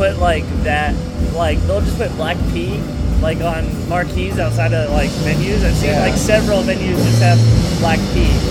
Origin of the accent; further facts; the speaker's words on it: Joshua, Texas, United States; I get it. I grew up in Joshua.